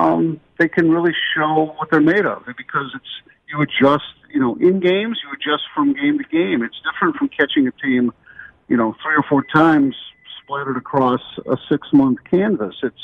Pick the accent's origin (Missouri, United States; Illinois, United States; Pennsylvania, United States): Illinois, United States; Chicago; keep in mind my background. I grew up in Chicago. I started out, I guess, my first affinity was for the Chicago Cubs.